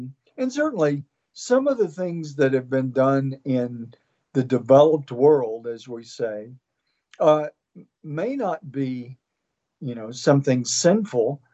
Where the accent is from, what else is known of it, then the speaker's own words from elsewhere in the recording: Texas, United States; I mean, you know, I grew up in East Texas